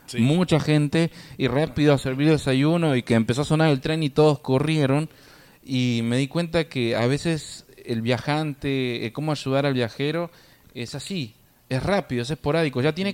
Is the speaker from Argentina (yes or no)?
yes; Argentina; moved away as an adult; Yo soy misionero, vengo de Argentina con ese propósito.